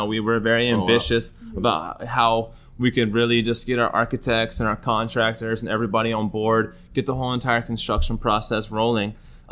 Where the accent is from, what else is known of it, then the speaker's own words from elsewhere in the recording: Baltimore, Maryland, United States; I'm from Baltimore, yeah.